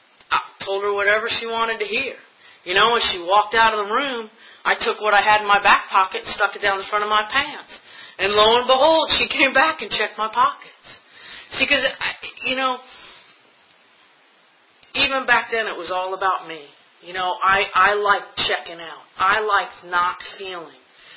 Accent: Long Island, New York, United States; I was raised in New York on Long Island.

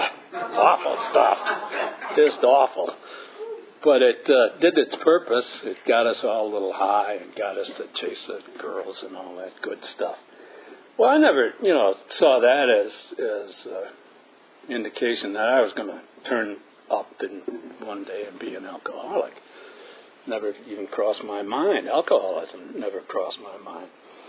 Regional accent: Watertown, Wisconsin, United States; also born or lived in Milwaukee; Yeah, I wasn't born there. I was born in Milwaukee, by the way. But when we moved to Watertown, I couldn't believe the amount of snow they had.

